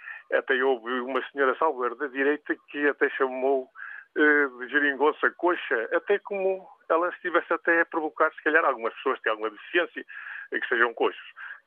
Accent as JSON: {"language": "Portuguese", "region": "Norte", "country": "Portugal", "said": "Como transmontano que sou, embora more aqui mais, e comecei a trabalhar muito cedo"}